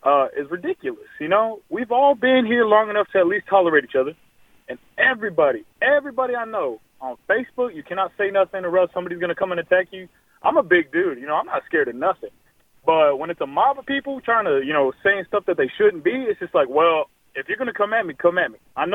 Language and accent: English; Texas, United States; I'm brown. I'm a Mexicano. My dad is from Mexico. I'm from America. I'm from Texas, right here.